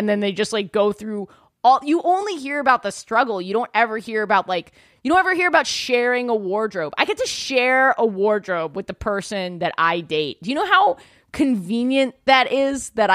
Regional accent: New York City, New York, United States; Yeah, I grew up like in Yorkville, like, oh, yeah, right below Harlem, above.

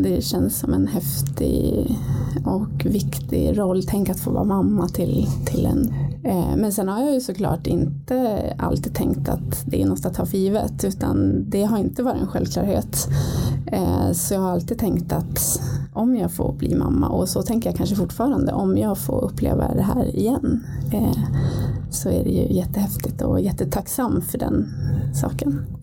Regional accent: Östersund, Jämtland County, Sweden; born or raised there; moved away as an adult; also born or lived in Oslo / California; now in Stockholm, Sweden

